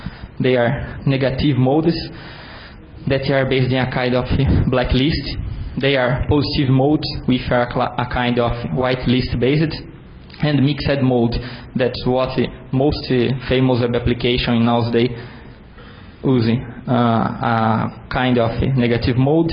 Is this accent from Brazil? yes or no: yes; Brazil; I'm from Brazil, the city of Pelé.